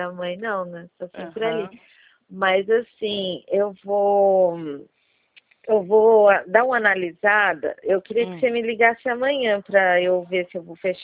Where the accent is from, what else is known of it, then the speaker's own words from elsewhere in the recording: São Paulo, Brazil; É, de São Paulo mesmo.